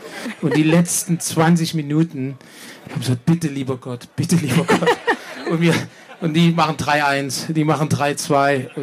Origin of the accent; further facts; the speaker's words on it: Germany; ich bin Deutscher